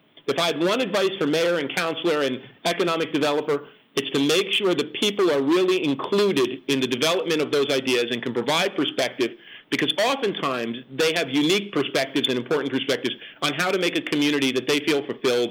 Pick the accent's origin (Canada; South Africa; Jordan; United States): United States; I understand where that comes from, especially as an American